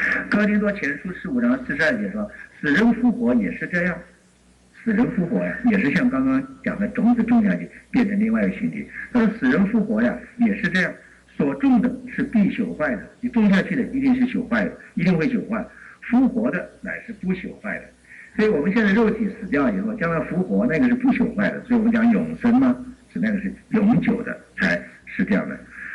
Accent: China; 我们中国人有很多人叫全尸啊

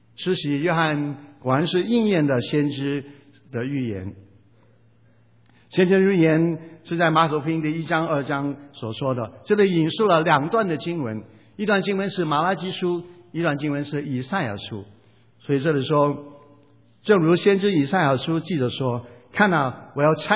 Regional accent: Hong Kong; born there; 我是香港出生的

